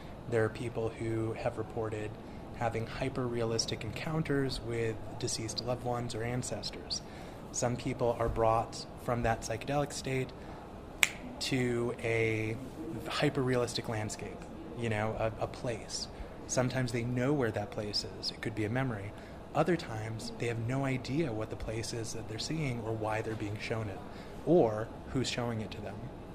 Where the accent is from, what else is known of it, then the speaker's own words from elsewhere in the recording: New England, United States; So I'm from New England